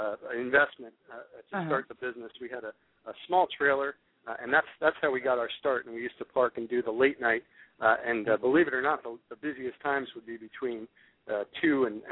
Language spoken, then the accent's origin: English; Massachusetts, United States; also born or lived in New York; And I was originally from New York, and I grew up in Massachusetts, but I feel a connection to New York